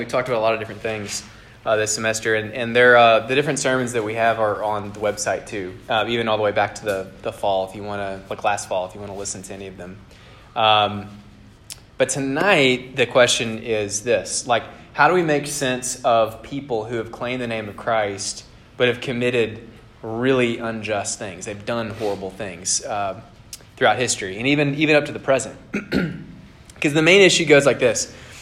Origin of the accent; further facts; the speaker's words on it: Nashville, Tennessee, United States; In Nashville, I'm from Nashville, Tennessee, and I was a part of a ministry called Isaiah 58 a long time ago.